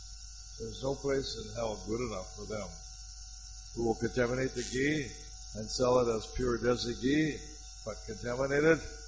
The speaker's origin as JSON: {"language": "English", "region": "California", "country": "United States", "said": "I mean, I come from California, USA, for example, and millions and millions of gallons of oil they've pumped out of the ground, you know."}